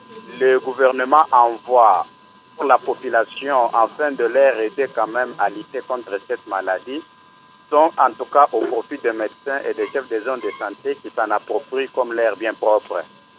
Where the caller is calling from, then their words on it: Kananga, Kasaï-Central, DR Congo; ici chez nous au Kassai Occidental, précisément à Kananga.